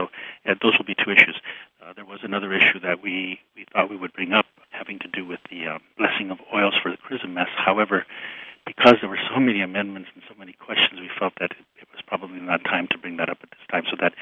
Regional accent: Los Angeles, California, United States; You know, I'm from Los Angeles. We have so many Mexican people there

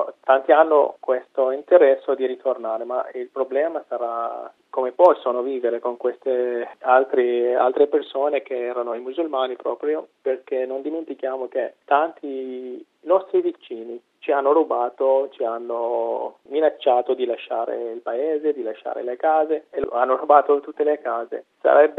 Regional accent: Nineveh, Iraq; Italian is a second language; il mio paese e anche altri paesi della piana di Nineve sono ai confini tra l'esercito, il governo iracheno e l'ISIS

